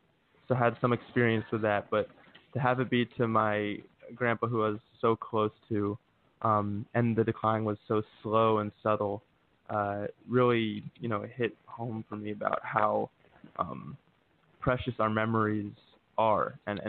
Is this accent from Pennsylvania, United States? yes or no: yes; Philadelphia, Pennsylvania, United States; moved away as an adult; now in Los Angeles, United States; I'm currently located in L.A. I grew up in Philadelphia and spent a lot of time in my Northeast, but about a year ago moved out here.